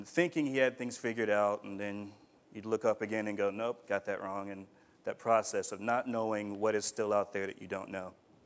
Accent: United States; I was raised in the West. I was raised in America.

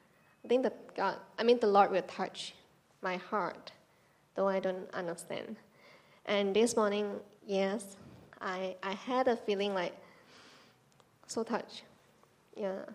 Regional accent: Malaysia; moved away as an adult; because I'm a Malaysian too, so I came here 2 years ago

